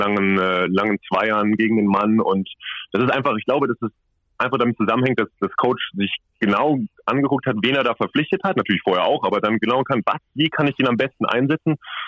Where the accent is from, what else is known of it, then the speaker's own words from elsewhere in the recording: Cologne, North Rhine-Westphalia, Germany; Also ich komme ja aus Köln und so eine Reha im familiären Umfeld ist natürlich irgendwie angenehmer.